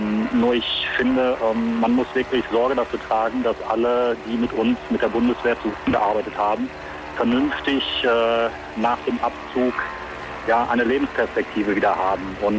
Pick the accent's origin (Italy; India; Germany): Germany; Dieburg, Hesse; ich komme aus Dieburg und bin auch Ex-Soldat.